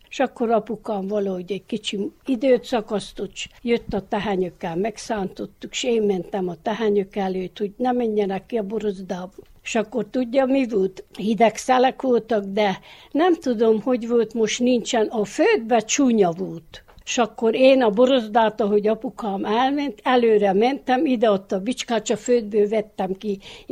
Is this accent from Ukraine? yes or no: no; Városfalva, Harghita, Romania; Városfalváról. 39-ben születtem